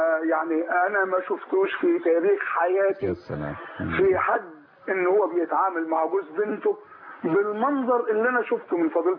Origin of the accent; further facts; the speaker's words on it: Mansoura, Dakahlia, Egypt; born there; أنا أساسا من مواليد المنصورة ومتجوز بنت فضيلة الشيخ.